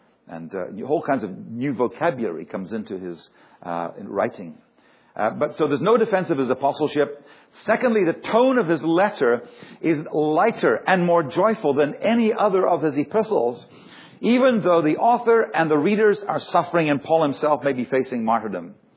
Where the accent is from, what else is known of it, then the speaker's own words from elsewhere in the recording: Scotland, United Kingdom; moved away as an adult; now in Canada; We came from Scotland, and these people were also from Scotland